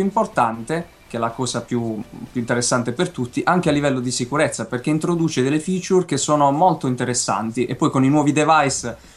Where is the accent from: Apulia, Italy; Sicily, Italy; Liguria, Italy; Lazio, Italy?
Apulia, Italy; Bari; io sono di Bari, quindi è bello usare questi mezzi tecnologici per essere un po' più vicini